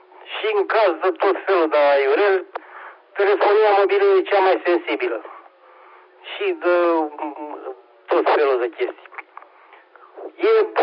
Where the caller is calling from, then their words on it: Pitești, Argeș, Romania; Salutări și de la 7 Hotel Eco. Da, nu s-a simțit nimic aici la Pitești.